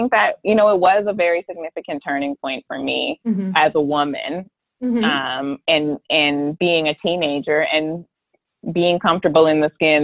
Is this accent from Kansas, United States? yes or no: no; Baltimore, Maryland, United States; I am from Baltimore, Maryland. Best city in America, greatest city in America.